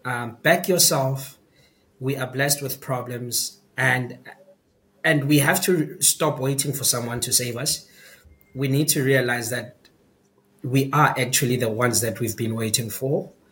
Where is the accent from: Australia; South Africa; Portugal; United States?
South Africa; Itsoseng, North West; I'm from Itsoseng in the Northwest. It's a small township in the middle of Northwest between Mahikeng and Lichtenberg. It's only claim to fame, if you Google it, is people fighting for water because we haven't had water since 2005, right?